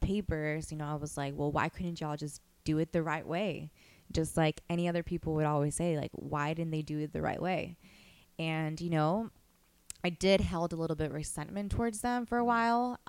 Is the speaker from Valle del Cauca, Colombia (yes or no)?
yes; Cali, Valle del Cauca, Colombia; I grew up in Cali, Colombia. Both my parents are Colombian. The majority of my family still lives in Colombia.